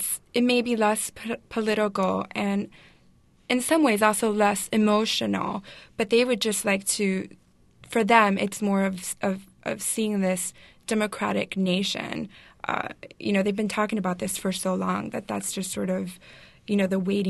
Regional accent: Miami, Florida, United States; the main reason is because I grew up in Miami and have deep ties with this community here.

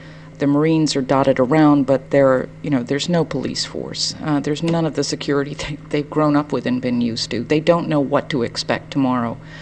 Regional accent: United States; No, I'm an American.

